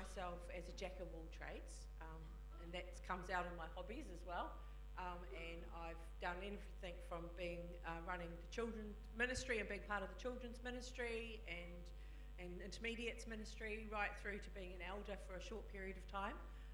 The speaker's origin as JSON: {"language": "English", "town": "Upper Hutt", "region": "Wellington", "country": "New Zealand", "said": "I'm from Upper Hutt. Haven't travelled far."}